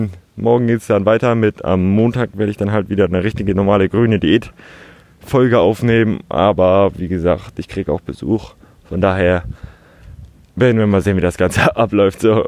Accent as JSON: {"language": "German", "region": "Hamburg", "country": "Germany", "tie": "born or raised there", "said": "Bin aufgewachsen in Altona"}